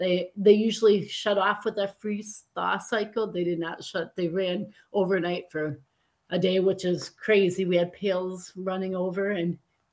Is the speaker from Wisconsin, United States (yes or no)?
yes; Green Bay, Wisconsin, United States; I'm from the Green Bay area before we start tapping.